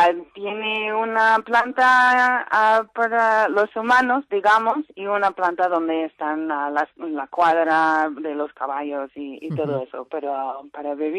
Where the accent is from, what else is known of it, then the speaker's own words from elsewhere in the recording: California, United States; Spanish is a second language; now in Spain; Soy californiana.